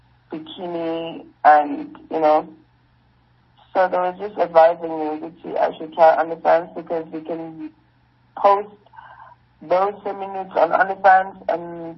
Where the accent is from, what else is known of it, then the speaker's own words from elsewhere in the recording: Durban, KwaZulu-Natal, South Africa; I'm from Durban. I started at Kwasani Secondary School, Mtsinzalazi Primary School.